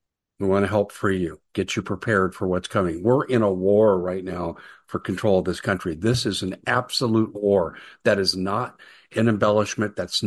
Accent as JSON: {"language": "English", "town": "Aurora", "region": "Colorado", "country": "United States", "tie": "born or raised there", "said": "Breaking news out of Aurora, Colorado, my hometown. And I grew up 5 miles from this mess, but I also know from people I've talked to, this mess is about a mile and a half from where I grew up in the old Chambers Heights area, Sixth Avenue in Chambers."}